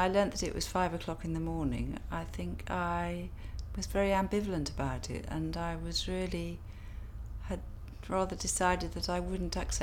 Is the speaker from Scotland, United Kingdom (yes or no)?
no; East of England, United Kingdom; I was born on the 17th of May 1952 and I come from Suffolk.